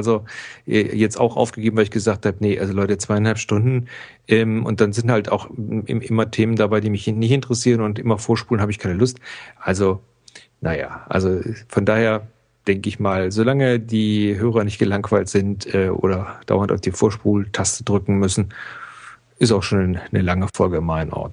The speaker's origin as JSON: {"language": "German", "region": "Rhineland", "country": "Germany", "said": "Also als Rheinländer würde ich ja dann sowieso 2011 sagen."}